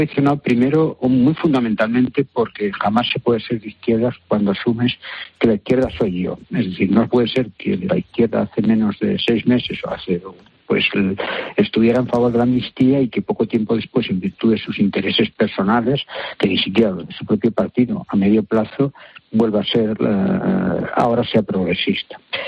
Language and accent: Spanish; Catalonia, Spain; Yo soy catalán